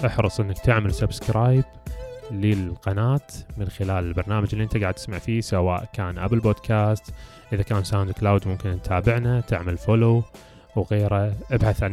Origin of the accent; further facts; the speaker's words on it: Kuwait; عندنا بالكويت في وايد مطاعم حلوه